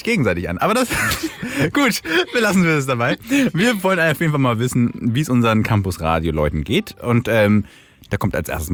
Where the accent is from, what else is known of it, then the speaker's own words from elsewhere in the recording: Kiel, Schleswig-Holstein, Germany; Ich muss auch sagen, also jetzt so als Kieler, ich freue mich schon wieder auf mein Bierchen mit Freunden im Park.